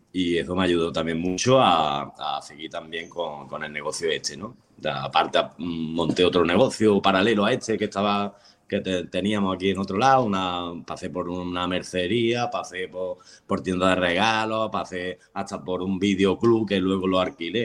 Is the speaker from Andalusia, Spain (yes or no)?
yes; El Gastor, Andalusia, Spain; now in Algodonales, Spain; pues nosotros venimos del Gastó, de otro pueblecito que hay al lado, a 10 kilómetros